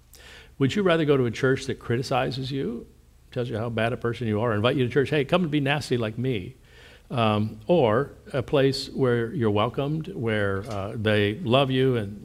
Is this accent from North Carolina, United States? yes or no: no; Pennsylvania, United States; Originally, I'm from Pennsylvania.